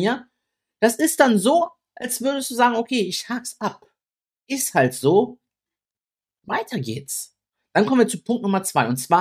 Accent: Italy; now in Germany; Ich komme aus einem Dorf in Italien, da kennt jeder jeden, ne?

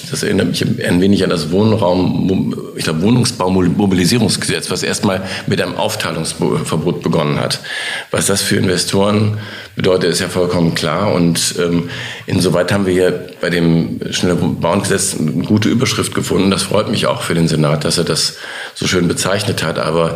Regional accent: Düsseldorf, North Rhine-Westphalia, Germany; born there; Aus Düsseldorf.

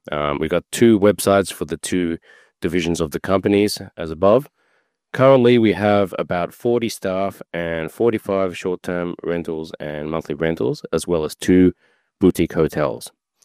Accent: Sydney, New South Wales, Australia; moved away as an adult; now in Japan; So I'm born and raised in Sydney, Australia. My mother is Japanese. She's from Osaka, actually. I have a Bachelor of Laws and a Bachelor of Business Finance, and I moved to Japan in 2007

